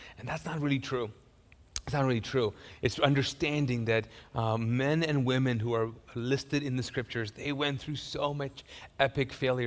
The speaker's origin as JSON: {"language": "English", "country": "Kuwait", "tie": "born or raised there", "said": "So I grew up, some of you guys know this, I grew up in Kuwait, but I actually went to an Indian school."}